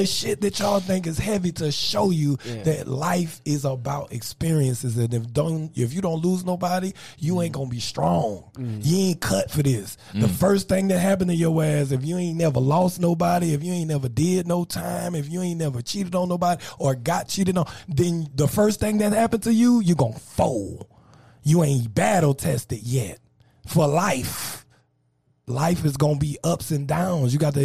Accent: New Orleans, Louisiana, United States; And I'm from New Orleans. This wasn't supposed to happen.

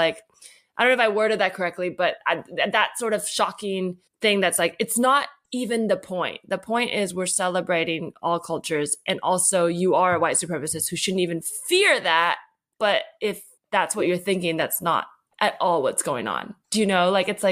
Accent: California, United States; maybe I'm spoiled and like growing up in the Bay

